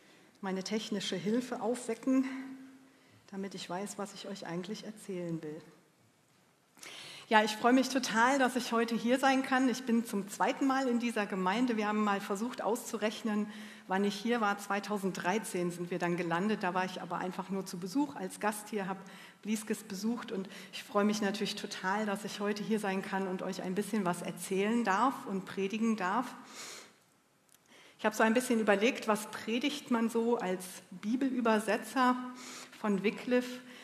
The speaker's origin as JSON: {"language": "German", "town": "Mönchengladbach", "region": "North Rhine-Westphalia", "country": "Germany", "tie": "born or raised there", "said": "Ich bin ja in Mönchengladbach groß geworden und aufgewachsen, habe mir eben schon gesagt, und ich habe hier in Düsseldorf deutsche und englische Literatur und Sprachwissenschaft studiert."}